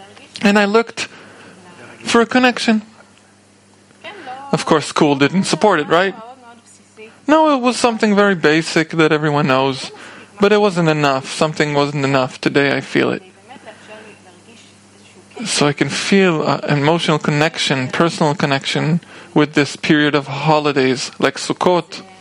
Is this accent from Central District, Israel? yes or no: yes; Rehovot, Central District, Israel; English is a second language; I grew up in Rehovot.